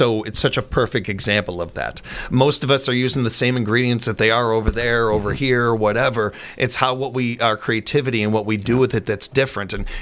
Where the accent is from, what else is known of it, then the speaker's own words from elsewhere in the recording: Chicago, Illinois, United States; Even where I grew up in Chicago, with the melting pot it is and all the different cultures and everything, it wasn't until I went out to California that this is a taco.